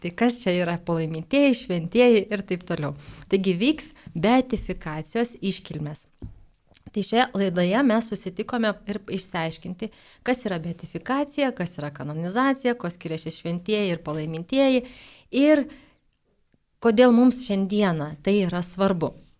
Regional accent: Samogitia, Lithuania; kaip žemaičiai sakytų bočius, nes iš žemaitijos, tai man toks įprastas žodis

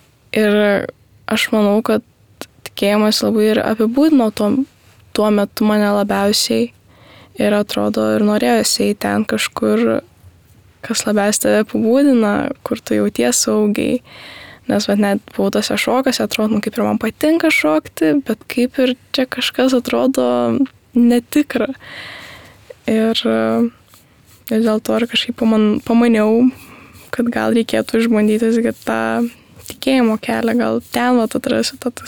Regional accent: Vilkaviškis, Marijampolė County, Lithuania; moved away; aš ir esu iš Vilkaviškio, kur gyvenau visai ilgą laiko tarpą, apie 14 metų

